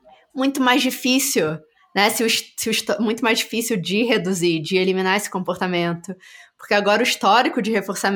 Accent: Rio de Janeiro, Brazil; moved away as an adult; crescendo no Rio de Janeiro, morei no Rio até os 18 anos

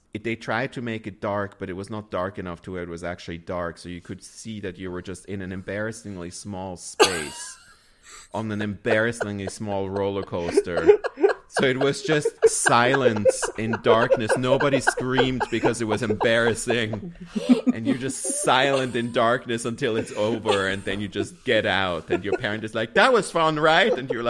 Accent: Switzerland; I grew up in Switzerland.

